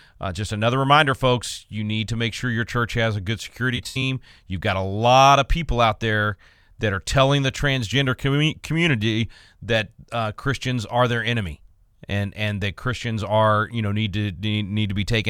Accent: Texas, United States; in my home state here in Texas

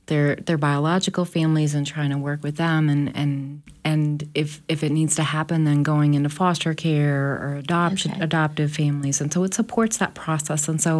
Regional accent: Wisconsin, United States; moved away as an adult; also born or lived in Canada; now in Tupelo, United States; So I'm actually Canadian by birth, but lived as a northerner in Wisconsin

